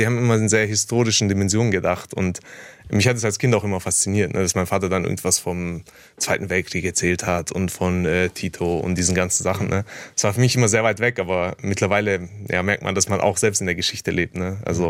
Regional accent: Waiblingen, Baden-Württemberg, Germany; Ja, ich bin hier geboren in Waiblingen und aufgewachsen, auch zur Schule gegangen. Und habe dann tatsächlich in Tübingen studiert, also auch nicht so weit weg.

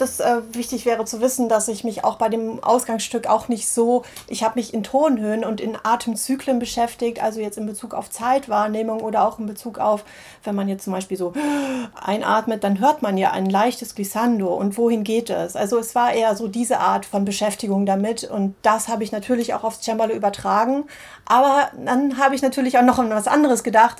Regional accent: Moldova; German is a second language; now in Germany; wenn ich jetzt mich selber anschaue, wie ich nach Deutschland gekommen bin, auch aus der Republik Moldau, also wie ich mich auch in Europa bewegt habe

